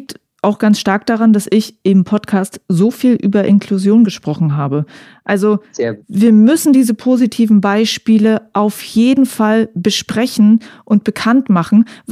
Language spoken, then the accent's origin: German; eastern Germany, Germany; Ich meine, ich komme ja selber auch aus dem Osten, ne?